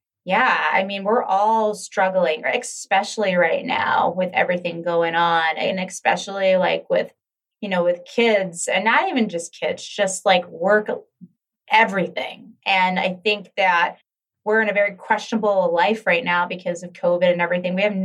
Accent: Maryland, United States; because I grew up in Maryland and Maryland's big. I mean, you got Baltimore, DC, like all this crazy traffic, like here, you don't get that.

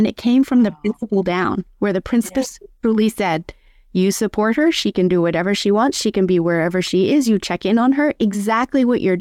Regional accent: Japan; First of all, I was raised in Japan, and so I'm fully aware of the 1,000 cranes.

